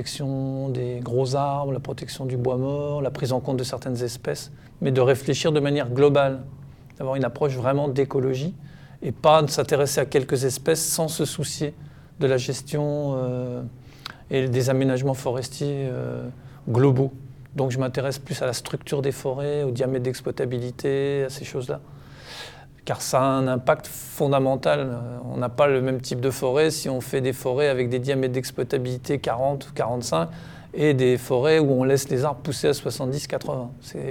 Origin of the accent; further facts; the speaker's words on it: Grand Est, France; j'aimais aller me promener dans les forêts de ma région d'origine, à savoir le plateau lorrain, les côtes de Moselle, des forêts assez sauvages